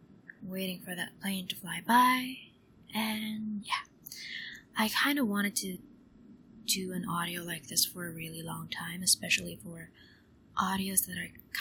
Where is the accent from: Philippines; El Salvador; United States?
Philippines; which basically just outs myself as a Filipina